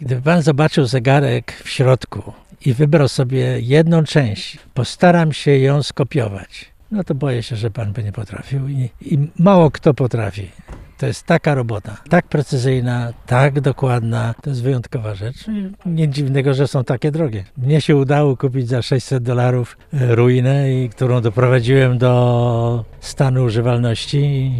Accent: Warsaw, Masovian Voivodeship, Poland; also born or lived in United States; Nie, ja z Warszawy jestem.

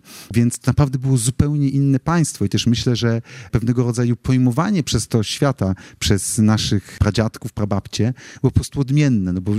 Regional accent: Łódź, Łódź Voivodeship, Poland; ja jeszcze w ogóle pochodzę z Łodzi, więc z centrum Polski

